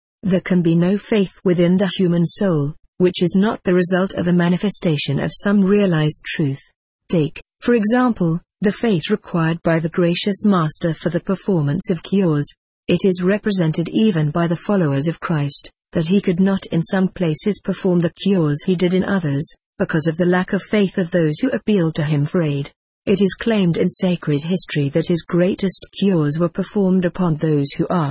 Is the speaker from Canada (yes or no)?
no; England, United Kingdom; born there; also born or lived in United States; You are doubtless aware, many of you, that I am of English birth